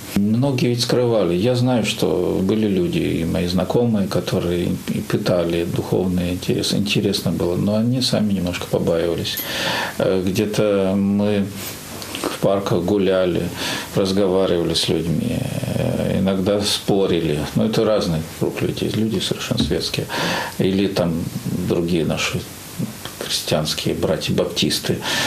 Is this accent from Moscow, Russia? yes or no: no; Penza, Penza Oblast, Russia; для меня Пенза – это мой родной город. Я ее всегда вспоминаю, когда вспоминаю свое детство.